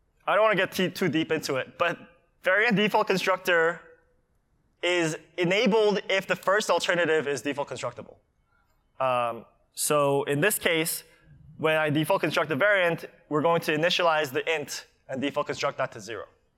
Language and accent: English; Canada; that's in kilometers per hour because I'm Canadian.